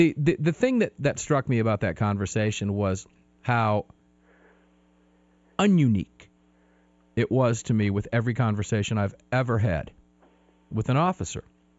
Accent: Georgia, United States; And I said, oh, he's from Kentucky. I'm from Georgia.

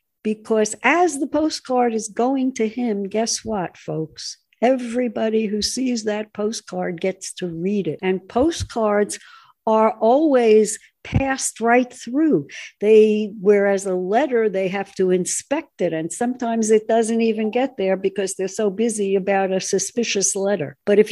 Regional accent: United States; I'm American

